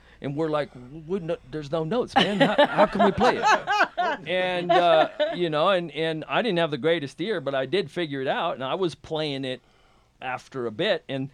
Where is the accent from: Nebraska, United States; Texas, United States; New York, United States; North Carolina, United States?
Nebraska, United States; Scottsbluff; Well, I grew up in Scottsbluff, Nebraska.